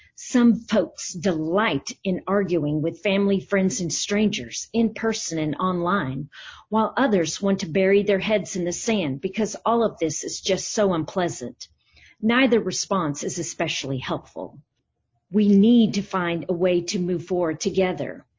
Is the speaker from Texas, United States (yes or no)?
yes; Amarillo, Texas, United States; from Amarillo.